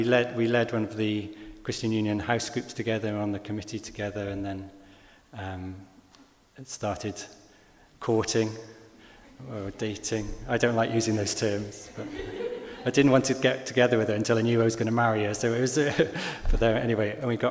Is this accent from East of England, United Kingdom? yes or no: no; Swansea, Wales, United Kingdom; also born or lived in Wrexham; now in Cardiff, United Kingdom; I'm from Swansea originally, and my wife Sarah's from Shropshire. We lived in Swansea for the first couple of years of our marriage before moving to Wrexham in North Wales